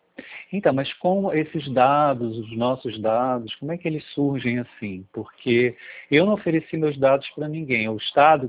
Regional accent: Rio de Janeiro, Brazil; também sou do Rio

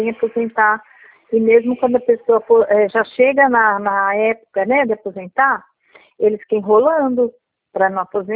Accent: São Paulo, Brazil; eu voltei pra minha cidade mesmo.

